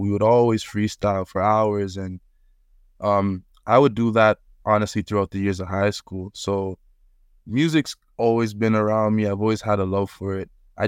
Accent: Bermuda; now in Toronto, Canada; I was born in Toronto and ended up leaving around the age of 7, just after I recorded that first song, actually. And I moved to Bermuda, an island in the Atlantic. So I was out there for majority of my life. I didn't come back to Toronto until I was 18.

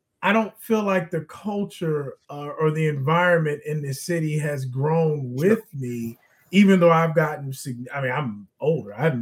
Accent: Cincinnati, Ohio, United States; talked about how, now we're all from Cincinnati.

